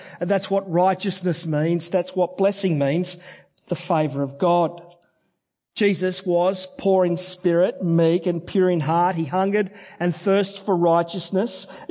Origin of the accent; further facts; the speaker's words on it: Sydney, New South Wales, Australia; now in Rockhampton, Australia; The Presbyterian Church where I grew up in Sydney's western suburbs is now a pizza and pasta chain.